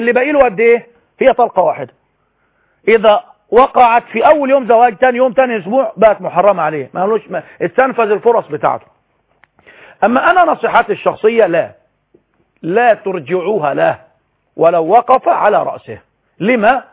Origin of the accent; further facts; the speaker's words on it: Egypt; كتب كتاب مكتوب كتابة بالمعنى العام عندنا في مصر